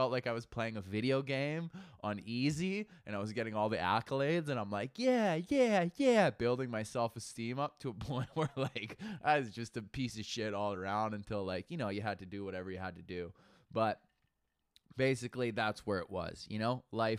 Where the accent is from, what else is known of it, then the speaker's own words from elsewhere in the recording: Alberta, Canada; because I'm from Alberta.